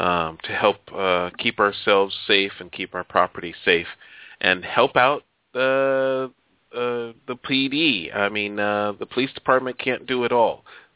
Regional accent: Chicago, Illinois, United States; moved away; I've lived out here on the West Coast since 85, so I've committed to the West Coast, but I'm from Chicago.

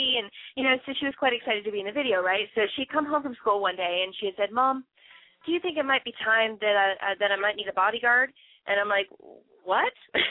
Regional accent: Midland, Ontario, Canada; we're working on some shows up in my hometown of Midland, Ontario

